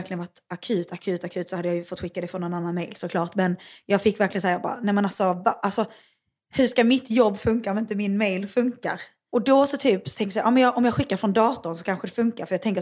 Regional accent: Åhus, Skåne, Sweden; det känns jättekul att du är i mina hemtrakter.

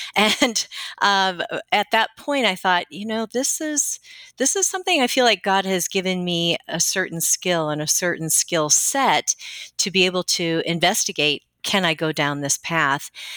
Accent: Rockford, Illinois, United States; I am from Rockford, Illinois, which is outside of Chicago

